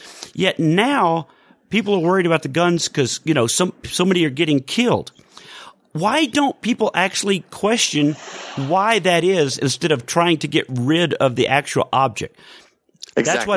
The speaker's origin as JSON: {"language": "English", "region": "the South", "country": "United States", "tie": "born or raised there", "said": "growing up in the South myself and going to high school in the 70s, we had gun racks in our trucks"}